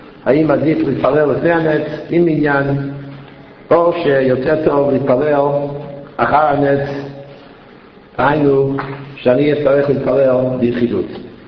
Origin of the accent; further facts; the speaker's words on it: Bronx, New York, United States; now in Israel; אני זוכר שגדלנו בברנקס, ניו יורק, שזה אזור בניו יורק